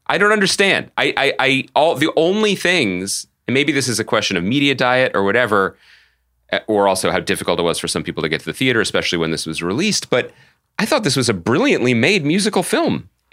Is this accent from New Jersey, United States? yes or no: no; Philadelphia, Pennsylvania, United States; as a Philadelphian, as a Pennsylvanian, you, like I, spent a lot of time looking at the image of George Washington crossing the river.